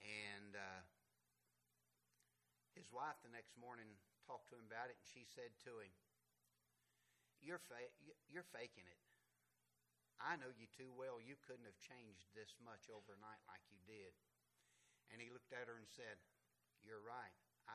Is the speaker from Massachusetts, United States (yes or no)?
no; Whitetop, Virginia, United States; Oh, I'm from White Top, Virginia. How many of you know where White Top, Virginia is?